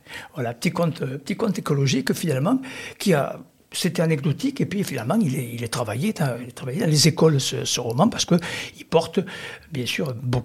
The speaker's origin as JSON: {"language": "French", "town": "Albi", "region": "Occitanie", "country": "France", "tie": "born there", "said": "comme j'ai dit, j'ai fait mes études à Albi"}